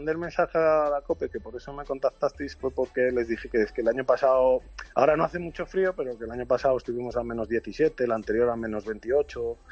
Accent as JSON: {"language": "Spanish", "town": "Folgoso", "region": "Castile and León", "country": "Spain", "said": "No, yo soy de León, de un pueblo pequeño que se llama Folgoso"}